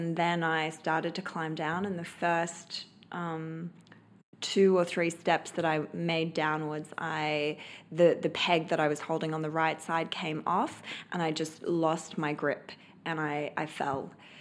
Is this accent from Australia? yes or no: yes; Australia; I'm Australian. We're a bit stupid like that, a bit fearless. And I used to climb the cliffs in my hometown and climb the cliffs, sit on the cliff face.